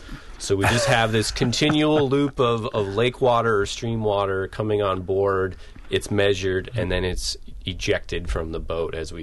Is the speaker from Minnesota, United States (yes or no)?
yes; Minnesota, United States; I mean, growing up in Minnesota, we're always around lakes and streams.